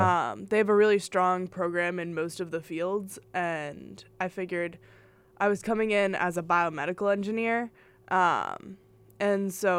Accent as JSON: {"language": "English", "region": "Connecticut", "country": "United States", "tie": "born or raised there", "said": "I was born and raised in Connecticut. My dad went to UConn. My grandpa went to UConn."}